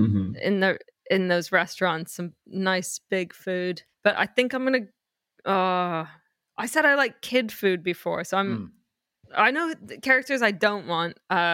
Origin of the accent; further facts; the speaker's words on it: Canada; Well, I'm Canadian. You know, a lot of my formative memories were in the woods, I think, and long summers.